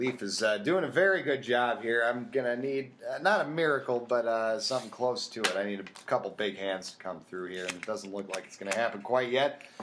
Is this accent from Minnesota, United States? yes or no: yes; Minnesota, United States; I grew up in Minnesota my whole life